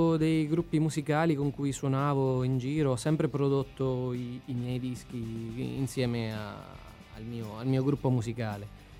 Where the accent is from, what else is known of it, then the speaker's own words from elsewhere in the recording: Macerata, Marche, Italy; No, io vengo da Macerata, in realtà.